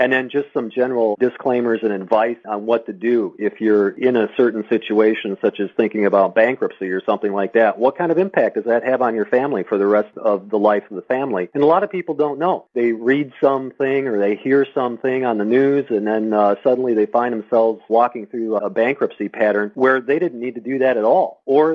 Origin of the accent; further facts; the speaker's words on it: Michigan, United States; now in California, United States; I'm originally from Michigan and came out to California about 20 years ago